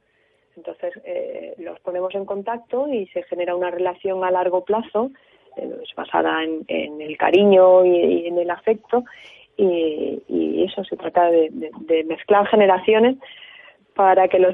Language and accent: Spanish; Granada, Andalusia, Spain; moved away as an adult; now in Galicia, Spain; yo que soy de Granada y tuve a mis hijas aquí en Galicia